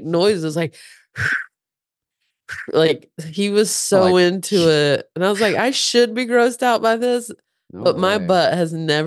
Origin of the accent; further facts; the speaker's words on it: the South, United States; accent: Southern; now in Los Angeles, United States; I can't even get rid of my Southern accent. I've been in LA 21 years.